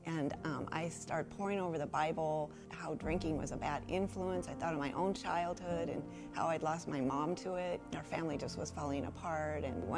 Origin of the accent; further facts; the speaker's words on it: California, United States; I grew up in California.